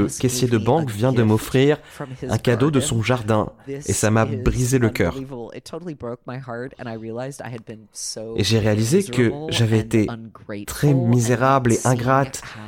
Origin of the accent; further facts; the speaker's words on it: New York, United States; French is a second language; moved away as an adult; now in Milan, Italy; Peut-être pour quelqu'un qui est français, ce n'est pas si grave, mais je viens de New York.